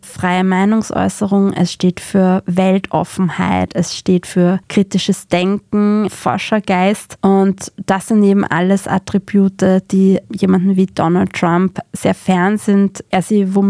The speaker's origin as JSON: {"language": "German", "country": "Austria", "said": "Solche Universitäten gibt es bei uns in Österreich auch, aber sie spielen vergleichsweise nicht so eine große Rolle generell im tertiären Hochschulsektor."}